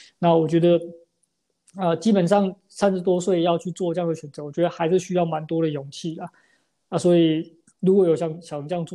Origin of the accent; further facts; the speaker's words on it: Taiwan; 因为我是台湾人，所以我帮自己的国家的品牌